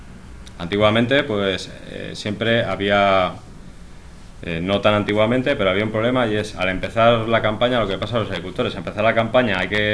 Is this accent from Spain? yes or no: yes; Castile, Spain; la zona donde soy yo, de Castilla, que está todo lleno de cereal, pero está vacío de gente